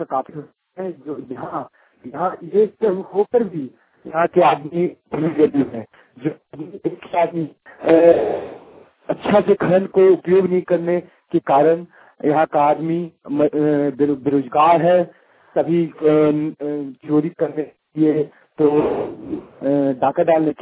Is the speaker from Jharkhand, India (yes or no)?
yes; Koderma, Jharkhand, India; जिला कोडरमा, झारखंड से बोल रहा हूँ। मैं धन्यवाद देना चाहता हूँ कि मैं अभ्रक नगरी कोडरमा की निवासी हूँ।